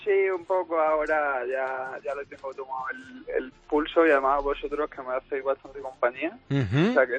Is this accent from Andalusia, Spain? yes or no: yes; Almuñécar, Andalusia, Spain; Yo soy de un pueblo de Granada, de Almuñécar, de la costa.